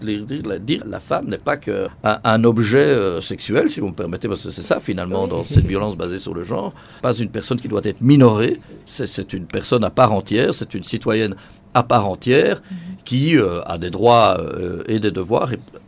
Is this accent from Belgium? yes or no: yes; Belgium; Je suis belge, donc je compare à ce que je connais.